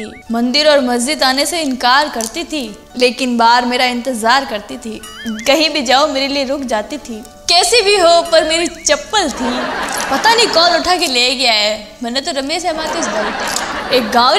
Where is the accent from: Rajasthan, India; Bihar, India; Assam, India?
Rajasthan, India; मैं मारवाड़ी लोग खाना खाने को पहले हाथ धोना जरूरी नहीं समझा